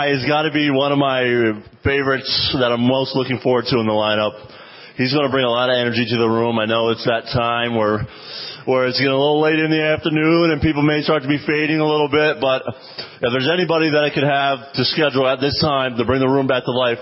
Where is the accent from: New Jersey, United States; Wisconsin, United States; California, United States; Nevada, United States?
New Jersey, United States; now in Tampa, United States; As I mentioned before, I was originally from New Jersey, just moved out to Tampa not too long ago.